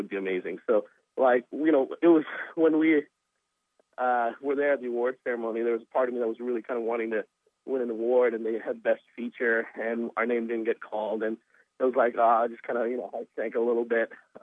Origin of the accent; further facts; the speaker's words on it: Silver Spring, Maryland, United States; Yeah, I grew up in Silver Spring area, Randolph Road, New Hampshire Avenue, Kennedy High School area.